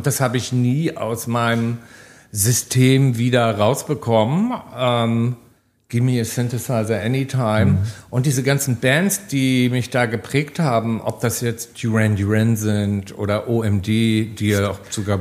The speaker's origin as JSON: {"language": "German", "region": "Hamburg", "country": "Germany", "tie": "born or raised there", "moved": "as an adult", "lives_now": "London, United Kingdom", "said": "ich bin ja in der Nähe von Hamburg aufgewachsen"}